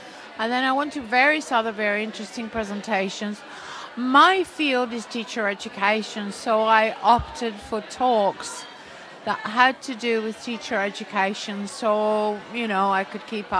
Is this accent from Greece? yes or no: yes; Athens, Attica, Greece; I'm from Greece, from Athens, Greece